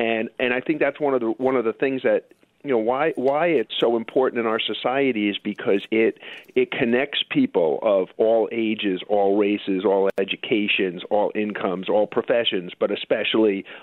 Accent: Queens, New York, United States; I grew up in Queens near Shea Stadium

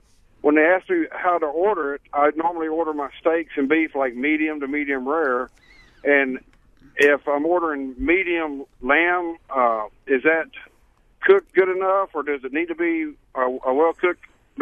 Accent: the South, United States; I'm from the South and am kind of work up in the North

